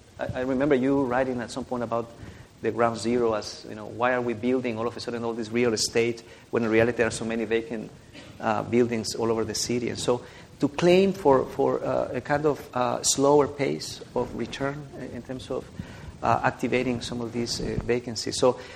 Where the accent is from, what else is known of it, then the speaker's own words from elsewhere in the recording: San Diego, California, United States; I come from Munchkin Land. Many times I say that is Southern California, in San Diego.